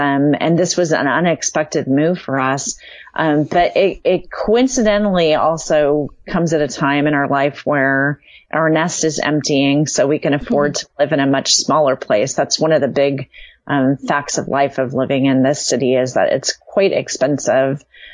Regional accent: California, United States; also born or lived in Indiana; I was born in Indiana. My mom and dad are so crazy that I was born in 1963, and I'm, you know, I basically when I was 6 weeks old, my mom put me in the back of their car and we drove to California. And that's where I grew up

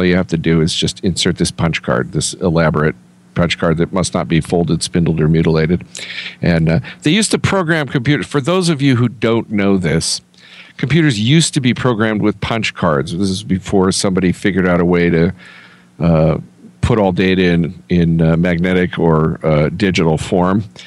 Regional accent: Washington, United States; the film, shows me pictures of my hometown as it looked 50 years ago. It's a very different town. The whole skyline is radically different because none of the big skyscrapers have been built yet. The biggest building is the Smith Tower

